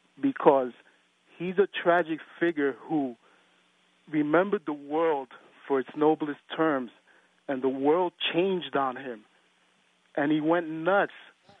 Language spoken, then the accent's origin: English; New York City, New York, United States; Yes, I have, and I'm from the Bronx, and that's why I listened to you